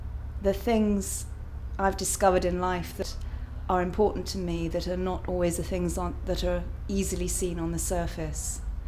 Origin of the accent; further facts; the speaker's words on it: Winchester, South East England, United Kingdom; I am 55, I think. And I'm from Winchester.